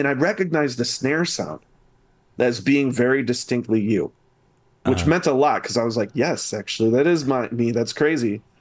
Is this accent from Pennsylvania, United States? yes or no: no; Lake Zurich, Illinois, United States; And, you know, and actually my first time on stage was at I grew up in Lake Zurich.